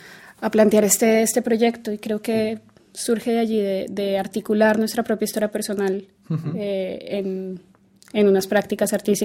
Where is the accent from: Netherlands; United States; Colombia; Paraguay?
Colombia; now in Spain; Francisco y yo ambos somos inmigrantes, yo vengo de Colombia, llevo 7 años viviendo en España